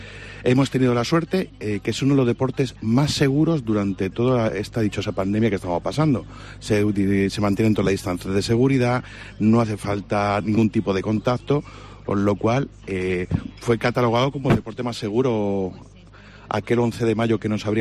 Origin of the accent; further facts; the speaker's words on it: Community of Madrid, Spain; llevo 13 años aquí, yo soy de otra tierra, soy madrileño, aunque ya me considero andaluz por todos los lados.